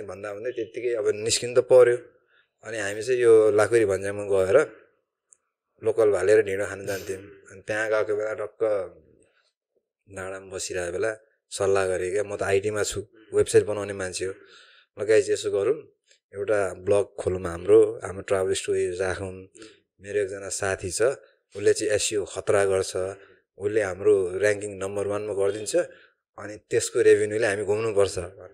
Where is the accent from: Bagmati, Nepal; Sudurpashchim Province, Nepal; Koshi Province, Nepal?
Bagmati, Nepal; Kathmandu; मेरो पहाड घर त खोटाङ हो तर अब काठमाडौँ किड्नी हो म भनेको यहीँ ब्रटअप भएको अनि कोटेश्वरलाई चाहिँ मेरो गाउँ भन्छु क्या